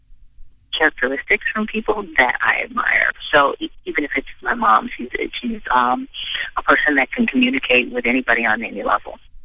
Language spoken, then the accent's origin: English; Midwest, United States; You know what? I'm from the Midwest, and so, yes.